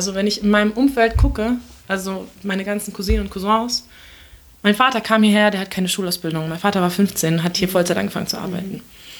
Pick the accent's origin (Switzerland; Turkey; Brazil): Turkey; now in Germany; Also ich als Türkin in Deutschland